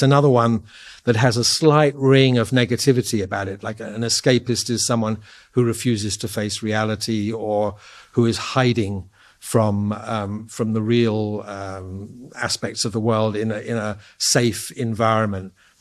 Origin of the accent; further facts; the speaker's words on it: Oxford, South East England, United Kingdom; I grew up in Oxford, and there are a lot of museums and paintings there.